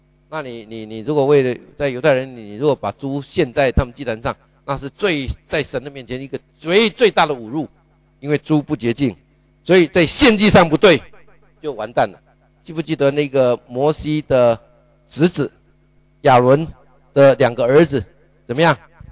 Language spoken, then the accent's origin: Chinese; southern Taiwan, Taiwan; 我小的时候在台湾南部哈